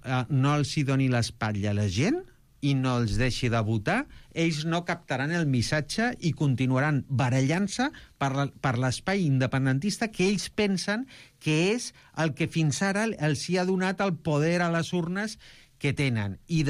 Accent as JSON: {"language": "Catalan", "region": "Catalonia", "country": "Spain", "said": "que som tan catalans com qualsevol altre"}